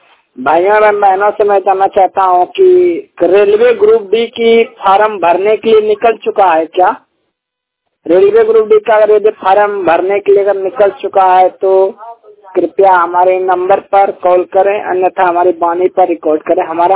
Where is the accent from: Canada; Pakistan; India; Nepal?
India; Bihar; मैं दोनों आपसे फुल ब्लाइंड हूँ, बालपुर डिस्ट्रिक्ट बिहार का रहने वाला हूँ।